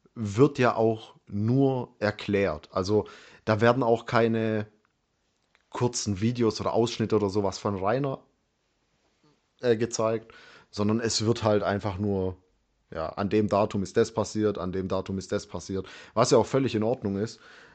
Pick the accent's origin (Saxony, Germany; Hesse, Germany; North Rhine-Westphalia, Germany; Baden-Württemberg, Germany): Baden-Württemberg, Germany; Stuttgart; Ja, ich komme aus Stuttgart.